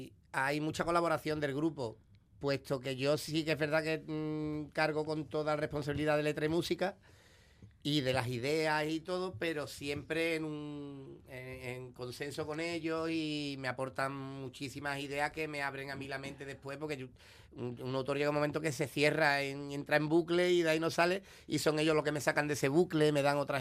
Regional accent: Seville, Andalusia, Spain; nosotros somos de Sevilla, aunque hagamos Carnaval de Cádiz, la gran mayoría somos de Sevilla

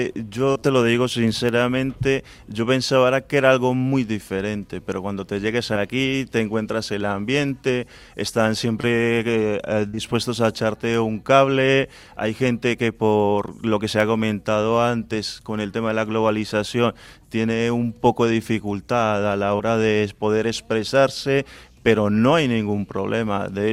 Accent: Colombia; moved away as an adult; also born or lived in Canary Islands; now in Bilbao, Spain; antes he estado una temporada viviendo en Canarias, básicamente me marché de Colombia con la edad de 20 años, han pasado 20 años, ahora tengo 40

